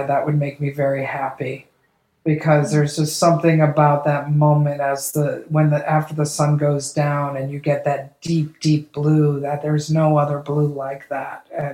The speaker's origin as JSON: {"language": "English", "region": "Ohio", "country": "United States", "tie": "born or raised there", "said": "I grew up on Lake Erie in Ohio. And so I did this whole body of work for the Cleveland Clinic of the lake at different seasons."}